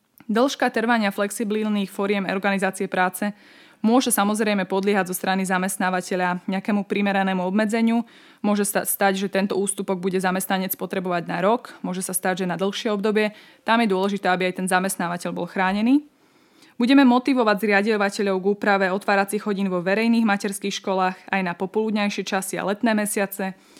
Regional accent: Spišský Hrhov, Košice Region, Slovakia; Spišského Hrhova, odkiaľ pochádzam.

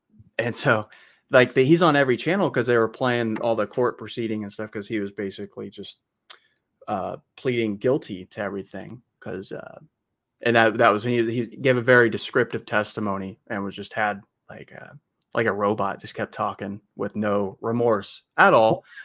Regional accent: Park City, Kansas, United States; And really, so I grew up in Park City, Kansas, and so it was like a small town north of Wichita

